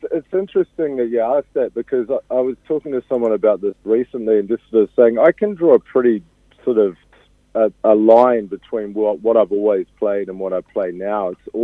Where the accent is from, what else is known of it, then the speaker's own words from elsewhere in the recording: Christchurch, Canterbury, New Zealand; It's my hometown, yeah. I was born and raised. I actually moved up here in the year 2000